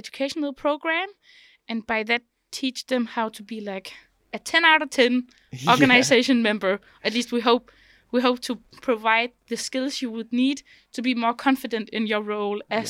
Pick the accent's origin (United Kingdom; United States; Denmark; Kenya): Denmark; from Denmark, and I am a chair member of the main head board